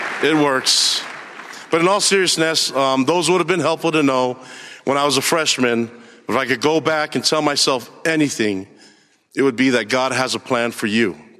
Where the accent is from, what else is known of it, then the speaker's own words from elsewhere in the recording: Laie, Hawaii, United States; also born or lived in Nuku'alofa, Tonga; I was born in Nuku'alofa, Tonga. Months after my birth, our family moved to La'ie, Hawaii